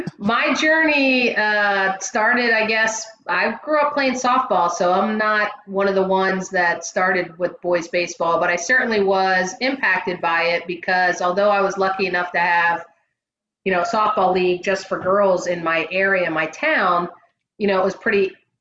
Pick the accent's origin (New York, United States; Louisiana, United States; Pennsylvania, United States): Pennsylvania, United States; I grew up outside of the Philadelphia region. And so watching the Phillies, and I was, strangely enough, with my Irish heritage, a Red Sox fan early on.